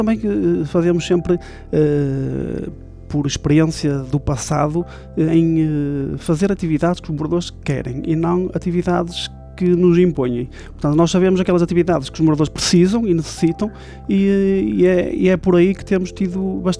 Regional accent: Braga, Portugal; hoje sou o que sou porque cresci nas Andorinhas.

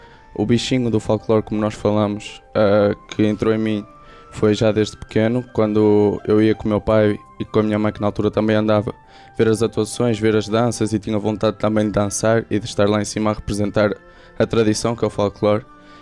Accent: Braga, Norte, Portugal; de Braga, danças são muito características da região, então é uma forma de manter a tradição

